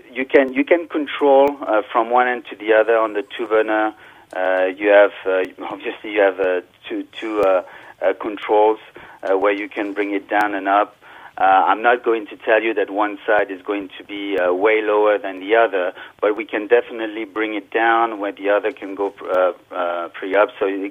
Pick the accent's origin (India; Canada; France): France; Bidart, Nouvelle-Aquitaine; English is a second language; now in United States; Yes, I come from the French side. It's a small village called Bidart.